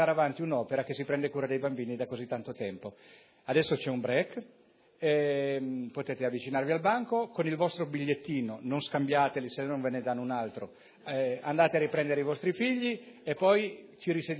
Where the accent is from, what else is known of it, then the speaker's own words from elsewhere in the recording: Rome, Lazio, Italy; No, noi veniamo da Roma, siamo una decina di persone